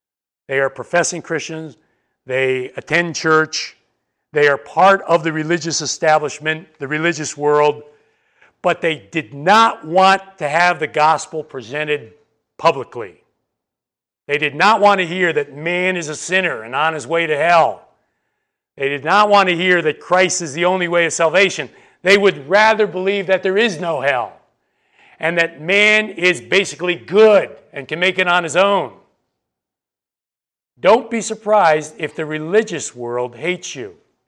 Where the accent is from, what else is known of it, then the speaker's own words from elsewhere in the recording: Chicago, Illinois, United States; You know, most of you know I come from the Chicago area.